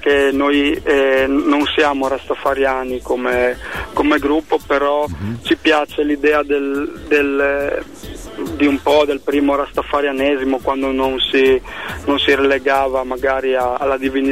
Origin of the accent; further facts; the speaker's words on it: Friuli-Venezia Giulia, Italy; first language Friulian; Italian is a second language; Io sì, ho imparato l'italiano all'asilo a 3 anni, quindi per me il friulano è proprio la lingua madre nel vero senso della parola.